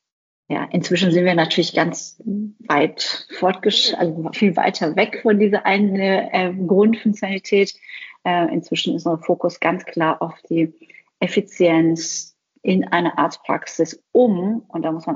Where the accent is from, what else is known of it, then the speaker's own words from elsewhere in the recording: Düsseldorf, North Rhine-Westphalia, Germany; also born or lived in Iran; ich komme gebürtig aus dem Iran. Also ich bin eine Perserin, aber in Düsseldorf aufgewachsen.